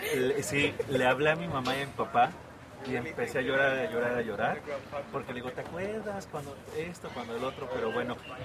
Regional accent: United States; etapas de la vida de mis papás cuando crecimos aquí en Estados Unidos.

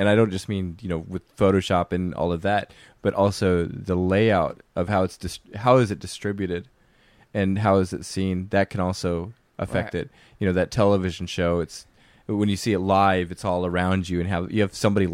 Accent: Spokane, Washington, United States; But then I'm from Spokane, Washington. And Spokane means Children of the Sun.

